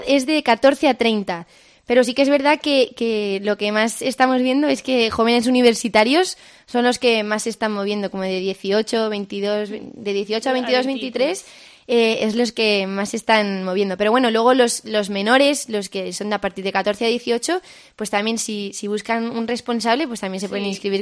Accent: Cantabria, Spain; No, nosotras venimos desde Cantabria

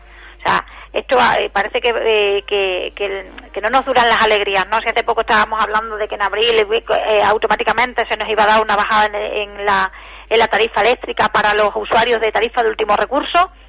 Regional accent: Extremadura, Spain; mi esfuerzo como extremeña va a ser mucho mayor que el que tenga que realizar un gallego, un vasco o un madrileño.

